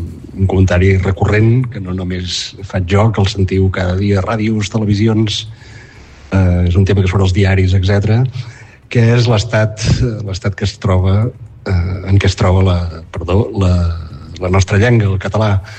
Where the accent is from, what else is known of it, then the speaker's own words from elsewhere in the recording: Catalonia, Spain; sempre tenim més feina perquè som empordanesos, és així.